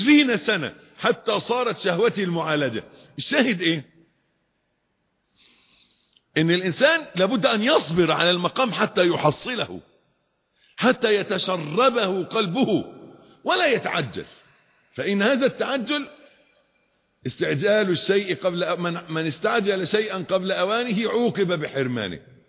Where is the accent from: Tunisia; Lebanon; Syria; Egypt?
Egypt; الكلمتين المشهورين عندنا في مصر